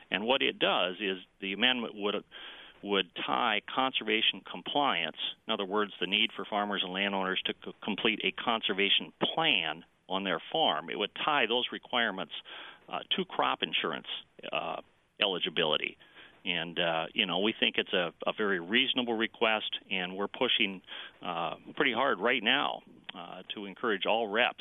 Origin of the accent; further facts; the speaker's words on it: Iowa, United States; growing up in Iowa, the fall pheasant hunt was a special event as friends and family would gather.